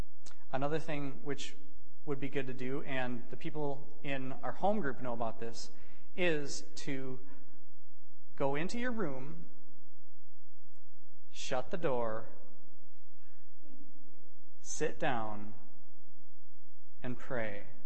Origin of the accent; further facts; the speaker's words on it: United States; Specifically, I'm an American, I like to go to McDonald's.